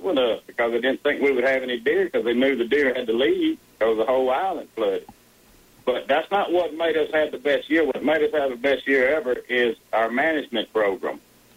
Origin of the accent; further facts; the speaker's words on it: Natchez, Mississippi, United States; I grew up down here in Natchez, and I've been watching these floods my whole life.